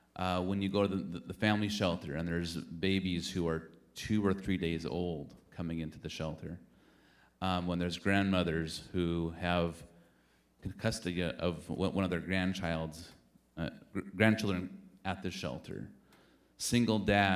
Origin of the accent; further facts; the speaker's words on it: Canada; I grew up in the church. I'm originally from Canada